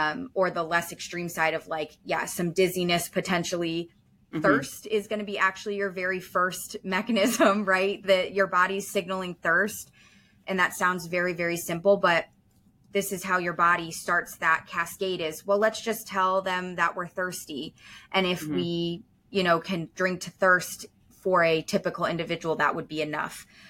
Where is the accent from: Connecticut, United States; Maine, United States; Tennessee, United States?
Connecticut, United States; now in South Carolina, United States; I grew up in Connecticut.